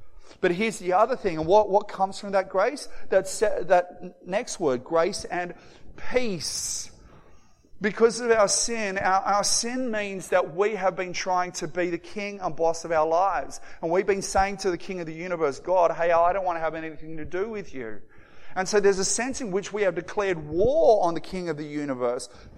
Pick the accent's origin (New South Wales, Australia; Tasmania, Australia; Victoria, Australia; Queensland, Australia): New South Wales, Australia; Moree; When I was a kid, I grew up in Moree, northwest New South Wales.